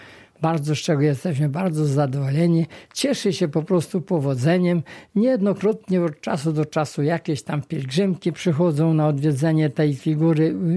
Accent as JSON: {"language": "Polish", "town": "Markuszów", "region": "Lublin Voivodeship", "country": "Poland", "tie": "born or raised there", "said": "w mojej rodzinnej miejscowości, oczywiście w Kozłówku, bo ja z Markuszowej, ale to po sąsiedzku w Kozłówku"}